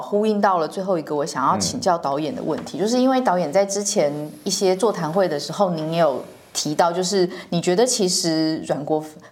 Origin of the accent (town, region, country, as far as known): Taiwan